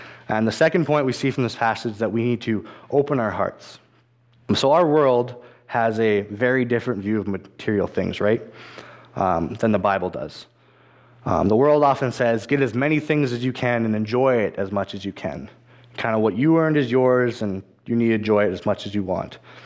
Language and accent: English; Swift Current, Saskatchewan, Canada; I'm not sure what the teenagers are like in this town, but I come from Swift Current